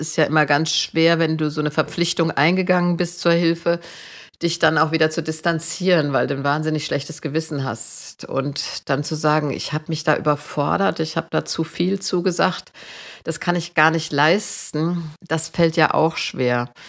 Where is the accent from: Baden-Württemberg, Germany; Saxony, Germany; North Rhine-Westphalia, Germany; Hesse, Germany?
Hesse, Germany; Marburg; ich bin in Marburg zur Schule gegangen.